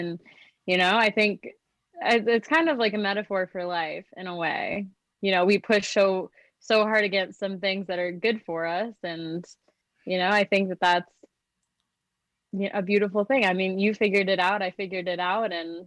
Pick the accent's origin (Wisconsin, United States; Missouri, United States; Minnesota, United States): Wisconsin, United States; Racine; I actually loved growing up in Racine in Wisconsin.